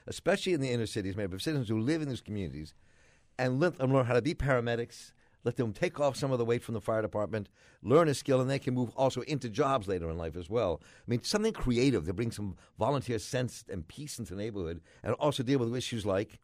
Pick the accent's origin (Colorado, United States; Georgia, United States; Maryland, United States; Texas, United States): Maryland, United States; Baltimore; I grew up in Baltimore. I left for a while, came back, but I grew up in Baltimore.